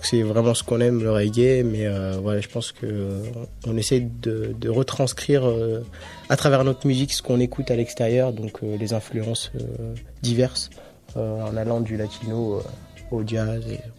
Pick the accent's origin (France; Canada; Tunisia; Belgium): France; Vienne, Auvergne-Rhône-Alpes; on est issu de Vienne et c'est connu pour le jazz.